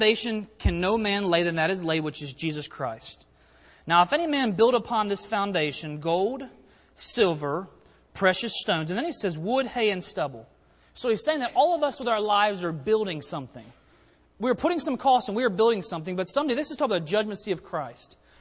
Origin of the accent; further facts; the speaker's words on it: Hagerstown, Maryland, United States; I'm from Hagerstown, Maryland. Some of y'all know that.